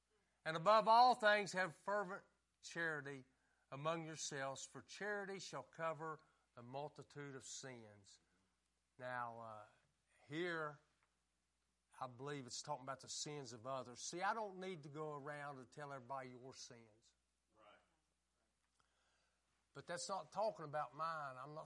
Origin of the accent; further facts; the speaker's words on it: West Virginia, United States; I'm from West Virginia, and I know that much.